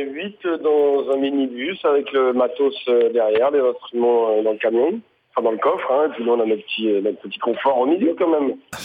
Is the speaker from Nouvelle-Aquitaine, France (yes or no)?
no; Paris, Île-de-France, France; on est de Paris, en fait.